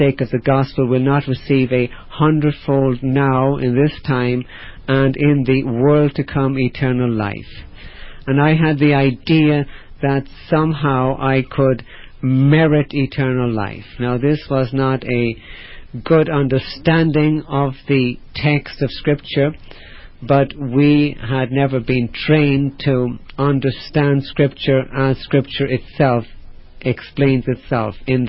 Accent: Dublin, Leinster, Ireland; my story begins for the most part in Ireland, and I grew up in Dublin, Ireland, but my roots go back to Northern Ireland, to County Down in particular.

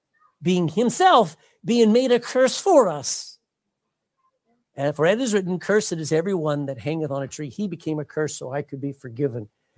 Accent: Texas, United States; now in Ireland; I'm a Texan. I live in Ireland, but I'm a son of God.

